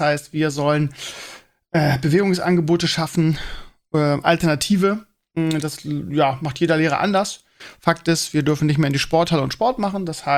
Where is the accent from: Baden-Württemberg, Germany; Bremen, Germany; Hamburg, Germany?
Bremen, Germany; ich kannte die als Bremer vorher nicht